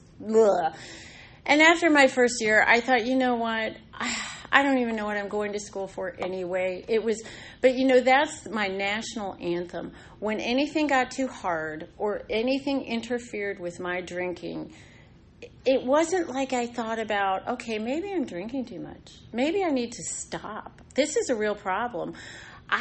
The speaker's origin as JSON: {"language": "English", "town": "Reston", "region": "Virginia", "country": "United States", "tie": "born or raised there", "said": "I spent my high school years growing up in Reston and all over Northern Virginia after that. I've lived just about everywhere you can live in Northern Virginia."}